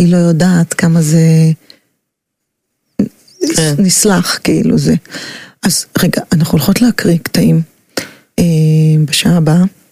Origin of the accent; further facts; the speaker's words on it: Bnei Brak, Tel Aviv District, Israel; ובאתי לך עם הכבדות שלי מבני ברק, עם החצאית פליסה שלי